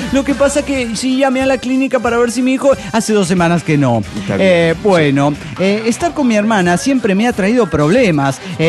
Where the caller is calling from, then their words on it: Sucre, Chuquisaca, Bolivia; de Sucre, Bolivia.